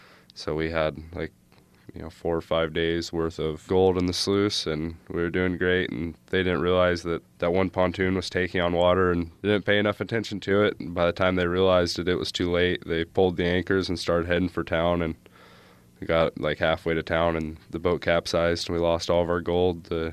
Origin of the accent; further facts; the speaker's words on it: Myrtle Creek, Oregon, United States; now in Nome, United States; I'm from Myrtle Creek, Oregon. I've lived in Nome since November of 2010.